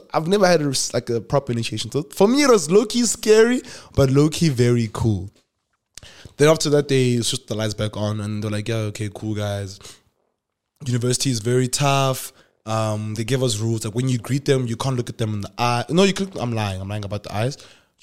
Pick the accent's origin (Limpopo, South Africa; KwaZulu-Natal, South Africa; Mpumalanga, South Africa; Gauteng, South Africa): Limpopo, South Africa; Polokwane; Then he goes, yo, so where are you from, dog? Like, what's like? I'm like, oh, I'm from Polokwane. I'm like, oh, he's like, oh, I'm from Limpopo too.